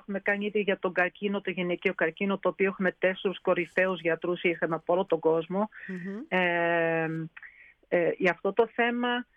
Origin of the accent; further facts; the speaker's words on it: Massachusetts, United States; Αυτό το είχα μάθει με τον μπαμπά μου στην Αμερική, που μεγάλωσα κοντά στη Βοστόνη.